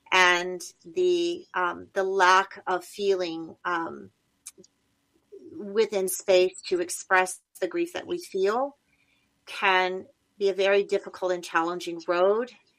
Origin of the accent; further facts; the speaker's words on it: United Kingdom; born there; as you mentioned, I was born in the United Kingdom. I was placed into foster care as a baby.